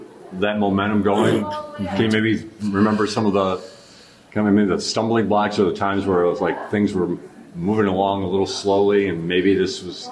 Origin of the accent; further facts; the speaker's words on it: Buffalo, New York, United States; I mean, I'm from Buffalo, so I'm only can say that I kind of have always seen that about the Falls to a certain extent.